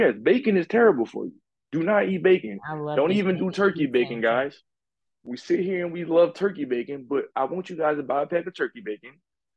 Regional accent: New Orleans, Louisiana, United States; and no, listen, I have a little accent, y'all. I'm from New Orleans, so bear with me here.

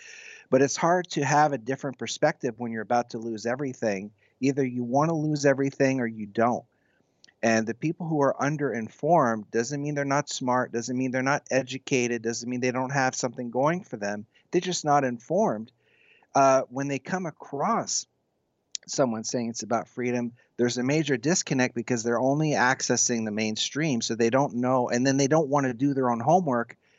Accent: Canada; about being Canadian, being free, and doing the right thing

